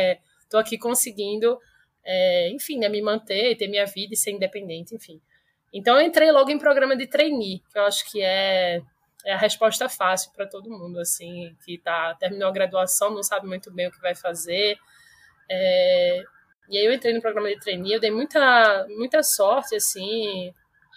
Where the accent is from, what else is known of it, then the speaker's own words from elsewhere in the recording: Recife, Pernambuco, Brazil; Eu sou de Recife, né? E Recife tem um polo tecnológico muito forte.